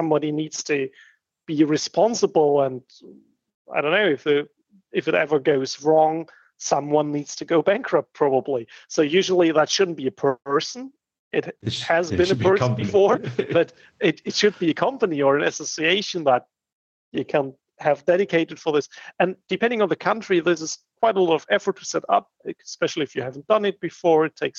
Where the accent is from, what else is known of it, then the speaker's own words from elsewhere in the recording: Heidelberg, Baden-Württemberg, Germany; in my hometown of Heidelberg, here in Germany